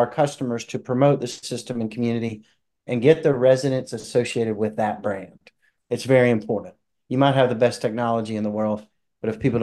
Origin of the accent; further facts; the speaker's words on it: Charleston, South Carolina, United States; So I'm from Charleston, South Carolina. Hurricanes are the major thing we worry about.